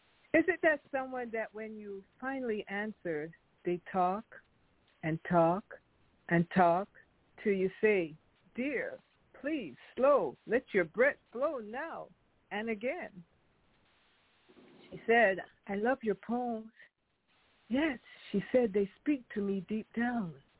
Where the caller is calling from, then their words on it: Elk Grove, California, United States; I'm calling from Elk Grove, California, near Sacramento.